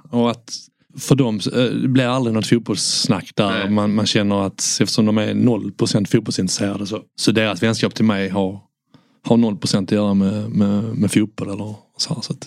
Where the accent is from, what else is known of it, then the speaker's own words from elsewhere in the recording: Landskrona, Skåne, Sweden; now in Stockholm, Sweden; de närmaste kompisarna jag har är från Skåne, från Landskrona där jag är ifrån.